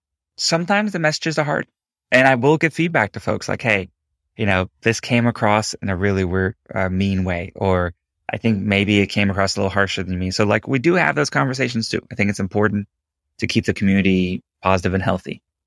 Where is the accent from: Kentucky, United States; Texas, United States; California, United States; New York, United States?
Texas, United States; Houston; Honestly, growing up in Houston, we used to get really bad hurricanes.